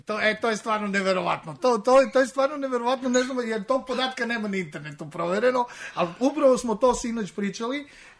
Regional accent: Niš, Nišava District, Serbia; Sticajem okolnosti, već pre Erasmusa sam ja bio izabran za visiting profesora u Nišu, u mom rodnom gradu

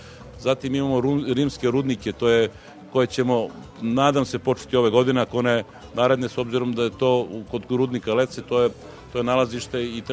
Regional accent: Medveđa, Jablanica District, Serbia; born there; Ja sam rođen, inače, u Medveđi i te fasade još iz mog ranog djetinjstva su te zgrade iste

